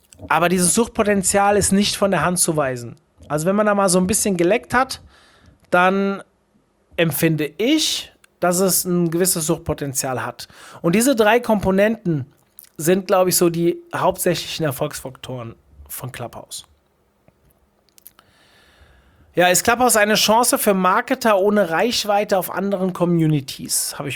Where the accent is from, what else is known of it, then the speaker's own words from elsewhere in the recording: Hesse, Germany; ich bin ja aus Hessen